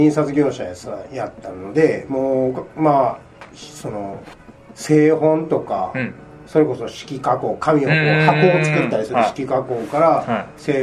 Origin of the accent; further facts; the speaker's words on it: Nagahama, Shiga, Japan; 父親も母親も商店街で働いてたりしたのでなんかなんていうんですかね長浜に生まれ育ったんですけどどっちかっていうとそういう、ま、街中で大きくなったっていうか あんまりこう自然の中でワイワイ遊んだっていうよりはもう本当に駅の近くなので、うん、っていう感じの状態で育ちましたね。